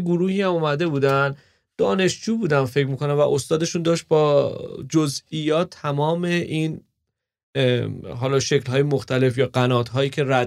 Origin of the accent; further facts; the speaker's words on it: Iran; چون ما ایرانی هستیم این اصطلاح رو به کار بردم